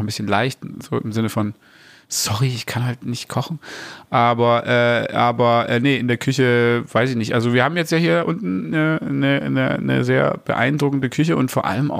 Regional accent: Ludwigsburg, Baden-Württemberg, Germany; also born or lived in Stuttgart; Ich bin in Ludwigsburg zur Schule gegangen.

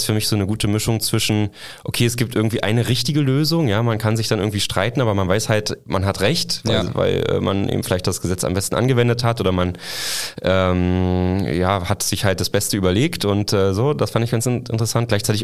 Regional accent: Saxony-Anhalt, Germany; Und ich komme aus Sachsen-Anhalt, ja.

